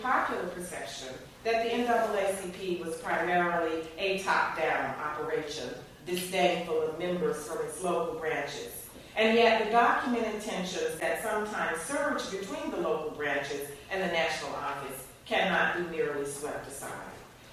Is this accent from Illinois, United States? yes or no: no; Alabama, United States; particularly in those states, including my home state of Alabama, where the organization was prohibited from establishing chapters or functioning.